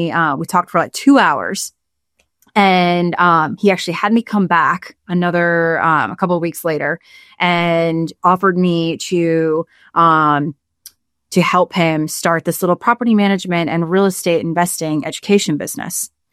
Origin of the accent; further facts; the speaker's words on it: Charlotte, North Carolina, United States; also born or lived in Long Island, New York; So I grew up in Charlotte, but I'm actually from Long Island, New York. But I did move down here when I was in first grade.